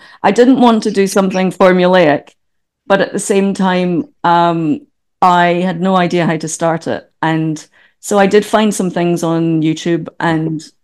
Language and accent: English; Scotland, United Kingdom; moved away as an adult; now in New Zealand; I'm Scottish, and for the last 23 years I've lived in New Zealand, Aotearoa.